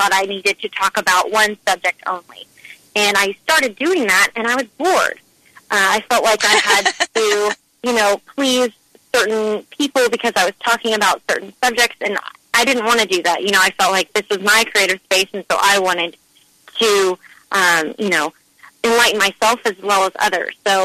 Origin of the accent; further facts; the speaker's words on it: Dallas, Texas, United States; I am from Dallas, Texas. I was born and raised, grew up here, went to college at SMU, so I've always been here.